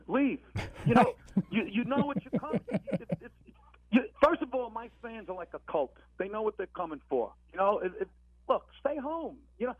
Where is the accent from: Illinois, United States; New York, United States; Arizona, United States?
New York, United States; Yes, being Italian, growing up in New York, having kids, being married.